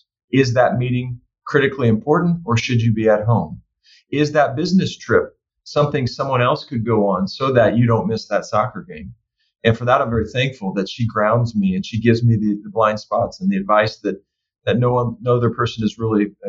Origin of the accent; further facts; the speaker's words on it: Indiana, United States; I grew up around Butler's campus a lot. We'd go see performances at Clues and basketball games and football games. So it was kind of part of my youth.